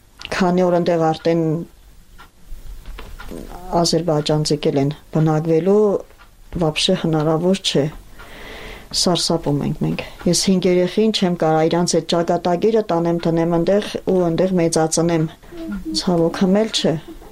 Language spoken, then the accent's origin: Armenian; Gyumri, Shirak, Armenia; մենք բնիկ Ղարաբաղցի չենք եղել, ուրիշ բան, բնիկ Ղարաբաղցին իր հայրենիքը չի կարա թողնի, մենք գյումրեցի ենք եղել